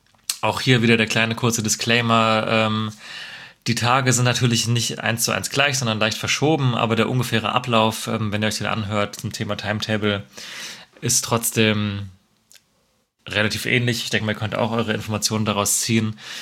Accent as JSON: {"language": "German", "town": "Cologne", "region": "North Rhine-Westphalia", "country": "Germany", "said": "Also wir kommen ja hier aus Köln."}